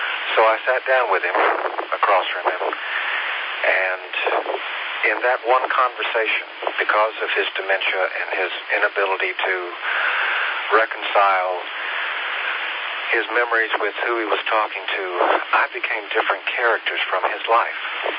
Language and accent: English; Tennessee, United States; I was raised in Tennessee, and of course that's where they lived, both my mom and my dad.